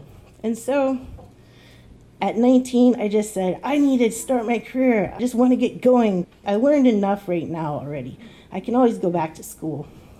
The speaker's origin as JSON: {"language": "English", "town": "Cordova", "region": "Alaska", "country": "United States", "tie": "born or raised there", "said": "I grew up in Cordova, tons of snow to shovel, so that gave me plenty of work."}